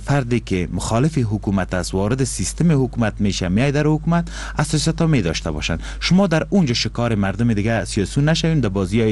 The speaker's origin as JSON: {"language": "Persian", "region": "Baghlan", "country": "Afghanistan", "also_born_or_lived": "Kabul", "said": "سکونت اصلی ما از لحاظ تذکره‌ای ببین من از بغلان هستم لیکن متولد کابل هستم، من پس به مردم بغلان خود روابط دارم،"}